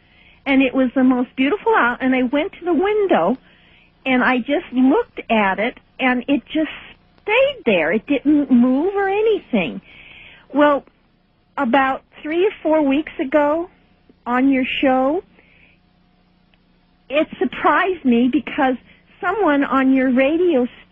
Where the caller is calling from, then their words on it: Fairbanks, Alaska, United States; Good evening, Art, or I should say good morning. I'm calling from Fairbanks, Alaska.